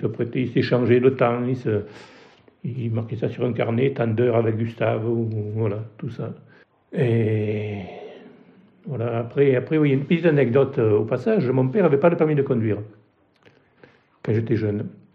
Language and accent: French; Carpentras, Provence-Alpes-Côte d'Azur, France; Je suis né en 1948 à Carpentras. Donc j'ai passé la plus grande partie de mon enfance et de mon activité ici à Rianette en tant qu'ouvrier maçon.